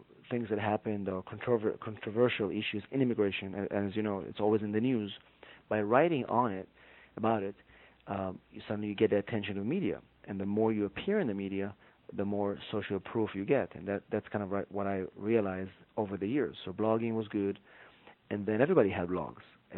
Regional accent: Israel; moved away as an adult; now in United States; I'm originally from Israel, so I came to the United States to pursue my my LLM

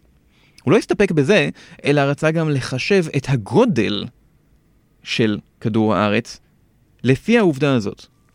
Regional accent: Kfar Saba, Central District, Israel; אני מכפר סבא.

